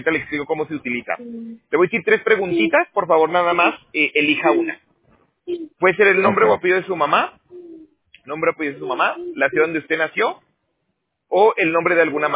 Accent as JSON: {"language": "Spanish", "country": "Mexico", "also_born_or_lived": "Toronto", "moved": "as an adult", "lives_now": "California, United States", "said": "Yo soy de México, pero bueno, me salí en el 2012. Pero ajá. Me fui primero para Toronto. Estuve trabajando en roofing. Ya. Estuve trabajando en roofing y en gutters. Y ya tengo 6 años que me vine acá a California."}